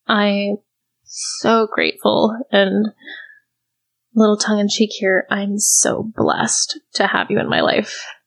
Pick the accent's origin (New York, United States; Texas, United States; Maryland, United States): Maryland, United States; Frederick; I'm 30 and I'm from Frederick, Maryland.